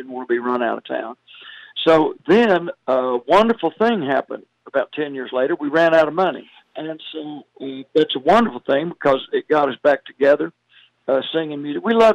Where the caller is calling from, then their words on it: Plant City, Florida, United States; Well, I'm in Florida. The brothers and I are at the Plant City Strawberry Festival.